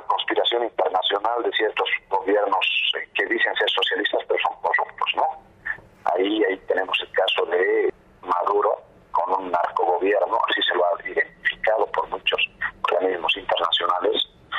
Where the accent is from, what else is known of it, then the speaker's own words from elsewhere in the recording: Bolivia; nosotros como bolivianos, como pueblo soberano, merecemos una explicación